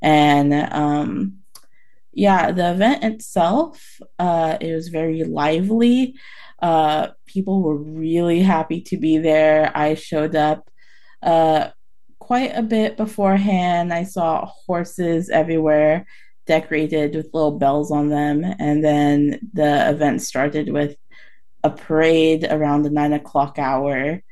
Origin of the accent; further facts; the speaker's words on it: North Dakota, United States; So I came from North Dakota out here